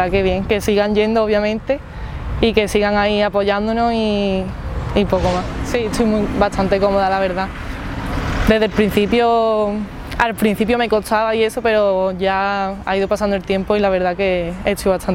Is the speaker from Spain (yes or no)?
yes; Gerena, Andalusia, Spain; yo empecé en mi pueblo, en Gerena, y después me fui a Sanlúcar la Mayor, a un pueblo de al lado de allí, de Sevilla.